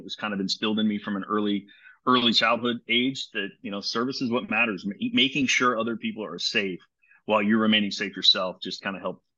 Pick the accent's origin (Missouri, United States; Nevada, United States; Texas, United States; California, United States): Nevada, United States; Las Vegas; I grew up in Las Vegas, Nevada.